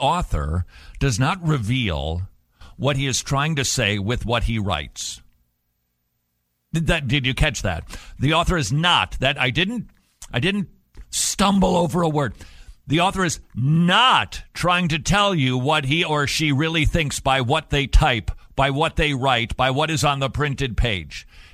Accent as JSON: {"language": "English", "country": "United States", "said": "I kind of didn't really follow that exactly because I'm an American and we watch football"}